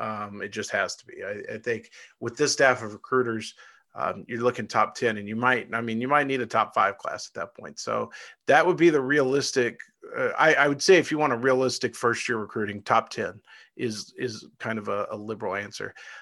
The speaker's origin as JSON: {"language": "English", "town": "Irving", "region": "Texas", "country": "United States", "tie": "born or raised there", "said": "So I was born in Irving, Texas. I lived about 10 minutes from Texas Stadium."}